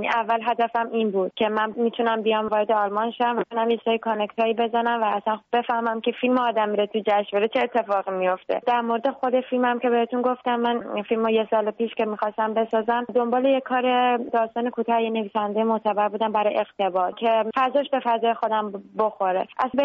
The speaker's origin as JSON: {"language": "Persian", "country": "Iran", "said": "من به عنوان یه ایرانی از خودم شرمنده‌ام"}